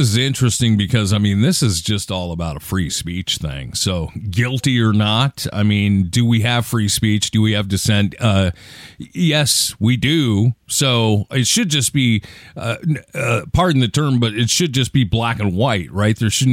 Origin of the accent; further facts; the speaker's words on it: Seattle, Washington, United States; So I'm from Seattle and I'm seeing it like crazy.